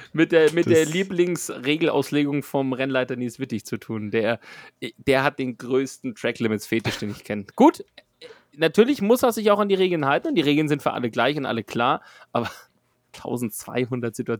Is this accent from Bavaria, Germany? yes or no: yes; Nuremberg, Bavaria, Germany; Ja, ich komme ja aus Nürnberg. Also von daher ist ja für mich Heimspiel.